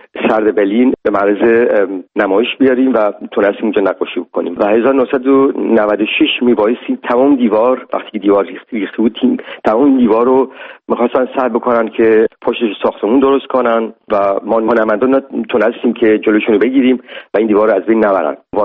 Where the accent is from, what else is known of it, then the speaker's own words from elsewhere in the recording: Iran; من خواستم لااقل به عنوان یه ایرانی سعی کنم